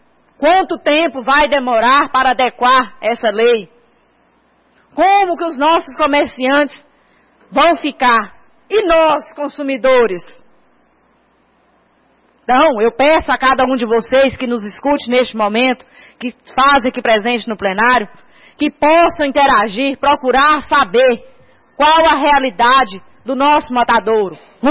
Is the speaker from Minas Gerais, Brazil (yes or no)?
yes; Minas Gerais, Brazil; Vergonhoso para nós que somos mineiros passar uma situação dessa.